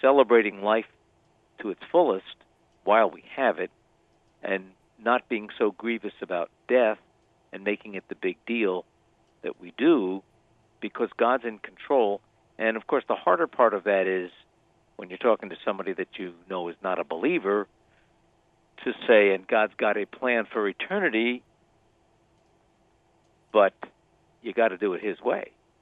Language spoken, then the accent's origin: English; Reading, Pennsylvania, United States; Well, I'm born and raised in Reading, Pennsylvania.